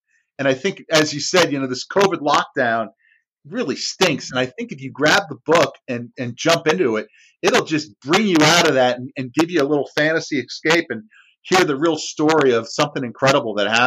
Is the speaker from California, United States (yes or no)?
no; New Jersey, United States; I'll just be in Europe and someone will say, where are you from? I'm like, New Jersey.